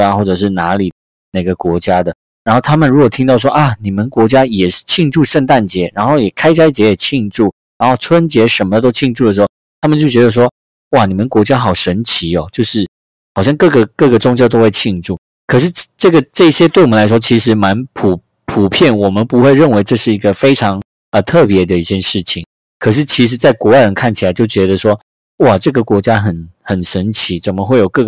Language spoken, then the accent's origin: Chinese; Indonesia; 我们在印尼生活长大，然后我们就不会特别的，就是我们从小在印尼长大